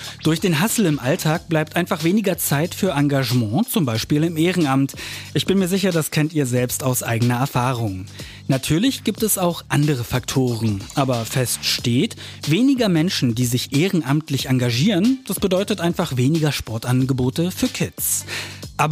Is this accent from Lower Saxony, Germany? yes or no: no; Brandenburg, Germany; ich komme ursprünglich auch aus dem Westhavelland in Brandenburg und da hat man halt einfach im Sportverein im eigenen Ort angefangen.